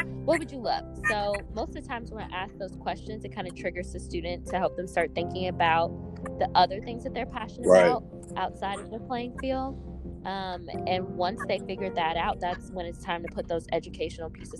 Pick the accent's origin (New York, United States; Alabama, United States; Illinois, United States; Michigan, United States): Illinois, United States; Chicago; I'm from Chicago.